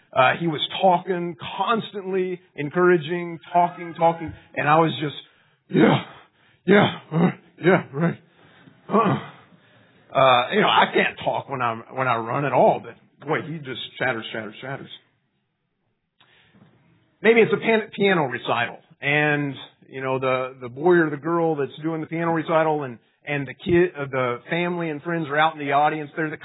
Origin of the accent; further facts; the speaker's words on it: Kentucky, United States; I told you that I'm a Kentucky fan. I'm from Kentucky, Kentucky fan.